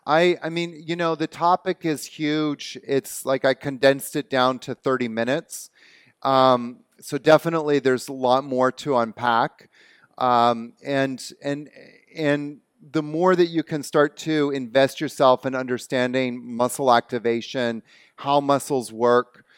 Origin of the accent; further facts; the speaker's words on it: Canada; accent: Canadian; Is my Canadian accent coming out, eh?